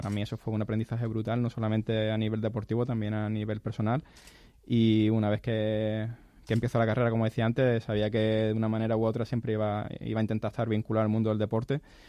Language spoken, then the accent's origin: Spanish; La Línea de la Concepción, Andalusia, Spain; que yo soy de La Línea, tuve la oportunidad también de jugar allí en el primer equipo de la Balona.